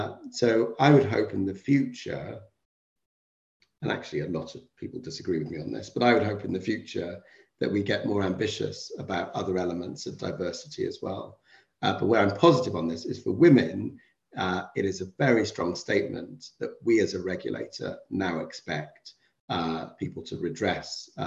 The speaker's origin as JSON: {"language": "English", "country": "United Kingdom", "said": "I love, you know, being a British national."}